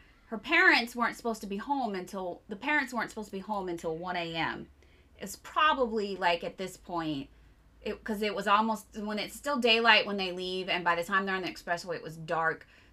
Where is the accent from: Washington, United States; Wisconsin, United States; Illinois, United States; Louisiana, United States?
Illinois, United States; Chicago; I grew up in the Chicagoland area, seeing an 80s movie that was based in the Chicagoland area.